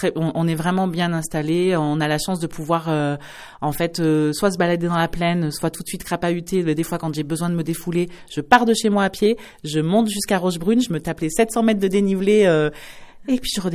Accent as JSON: {"language": "French", "town": "Grenoble", "region": "Auvergne-Rhône-Alpes", "country": "France", "tie": "born there", "said": "quand je suis revenue aux alentours de Grenoble, parce que par contre je suis née à Grenoble"}